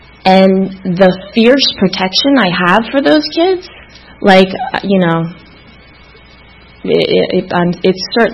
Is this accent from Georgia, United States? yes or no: yes; Atlanta, Georgia, United States; I was born in Atlanta, in the city, at Georgia Baptist Hospital, and grew up in Midtown.